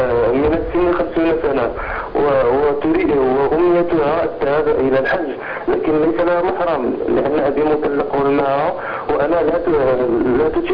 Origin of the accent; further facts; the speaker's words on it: Morocco; now in Châlons, France; أنا مكاني في فرنسا، أنا مغربي وجنسية وأسكن بمدينة شالون.